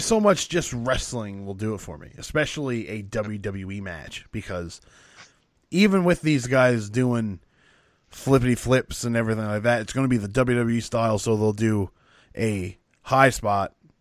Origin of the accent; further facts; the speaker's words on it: Canada; This is all towards you, because I'm Canadian.